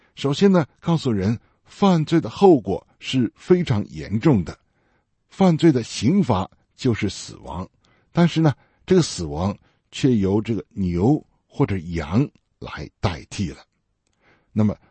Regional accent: China; 那我们中国人呢，都知道替罪羊这个词哈

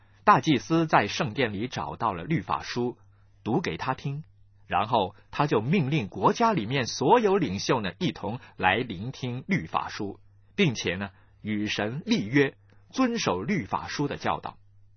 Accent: China; 就像我们中国人很喜欢写诗，用这种题材呢来呢表达更丰富的内心的深情一样。

